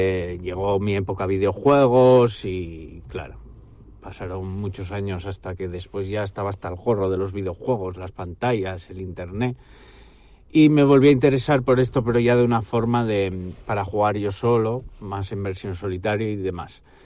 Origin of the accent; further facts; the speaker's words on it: Gijón, Asturias, Spain; Soy de Gijón, de Asturias.